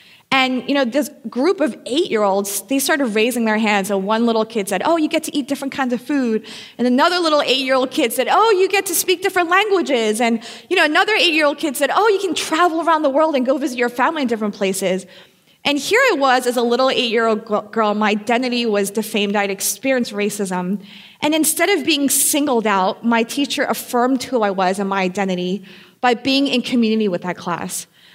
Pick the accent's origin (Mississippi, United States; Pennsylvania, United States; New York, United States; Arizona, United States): Pennsylvania, United States; Philadelphia; now in Baltimore, United States; But before Baltimore, I actually was born and raised in Philadelphia. And being a girl from Philly makes me a diehard Philly sports fan